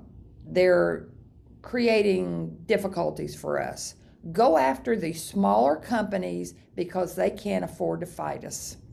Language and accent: English; United States; I, as an American citizen, have the right to free speech.